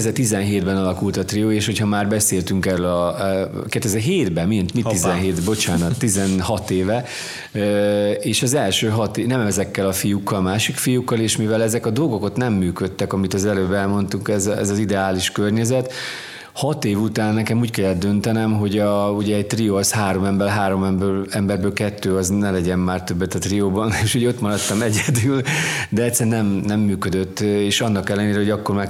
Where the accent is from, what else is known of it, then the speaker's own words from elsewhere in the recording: Cegléd, Pest, Hungary; én Cegléden nőttem föl